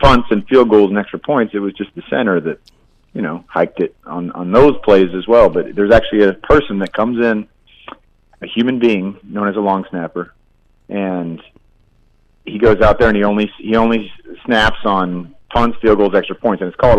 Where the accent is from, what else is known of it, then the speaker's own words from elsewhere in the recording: El Cerrito, California, United States; also born or lived in Oak Ridge, Tennessee / Colorado; I was born in Oak Ridge. When I was two, we moved out to the Bay, though, and I lived in El Cerrito until I was about 9 or 10, and then we moved to Colorado for a bit, and we moved back to the Bay.